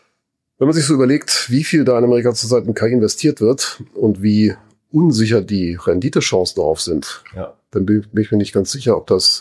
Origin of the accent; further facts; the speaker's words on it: Heidelberg, Baden-Württemberg, Germany; Ich komme aus Heidelberg, wo es massenhaft Esskastanien gibt.